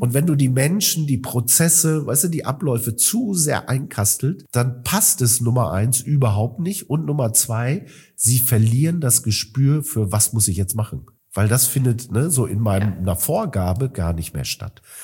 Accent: Marl, North Rhine-Westphalia, Germany

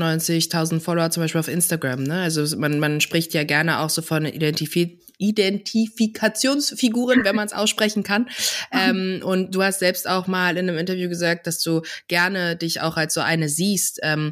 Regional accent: Berlin, Germany; ich bin Berlinerin

